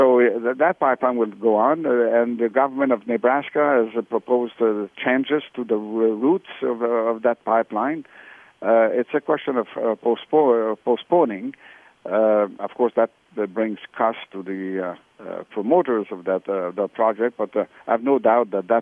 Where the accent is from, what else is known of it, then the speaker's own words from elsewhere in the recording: Montreal, Quebec, Canada; I'm from Montreal myself, and Quebec has 1 million lakes of water.